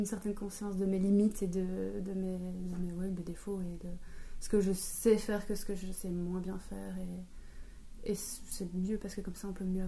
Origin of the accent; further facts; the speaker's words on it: Brussels, Belgium; j'ai 30 ans et je suis bruxelloise. J'habite à Bruxelles depuis que je suis née et je suis conseillère en images.